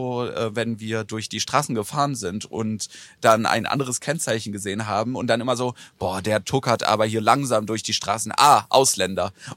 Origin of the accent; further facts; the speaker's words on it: Hesse, Germany; now in Cologne, Germany; Und deswegen ist ja dann Köln jetzt auch meine Wahlheimat geworden, weil da, wo ich herkomme, im Waldeckerland, da ist halt alles andere als offen und freundlich.